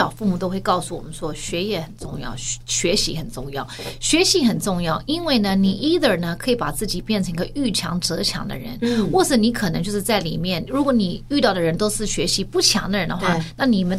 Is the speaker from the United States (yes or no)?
yes; United States; 我这些话我 even 我是在美国长大的哦